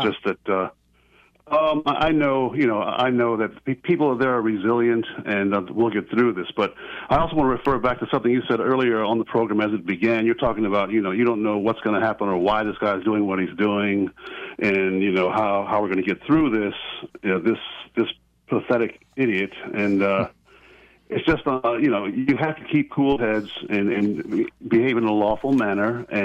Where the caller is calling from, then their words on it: Chicago, Illinois, United States; Well, I'm also from Chicago, as the previous caller was mentioning, and you know, it's a strong town, it's a hard town